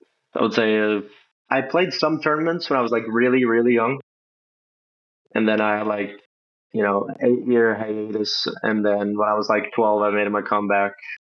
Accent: Norway; now in United States; Yeah, Norway. Yeah.

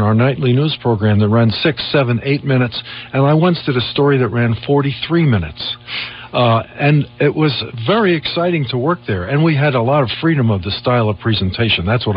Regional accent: Connecticut, United States; also born or lived in New Jersey; now in Minnesota, United States; I come from, originally from New Jersey, but I was raised in Connecticut.

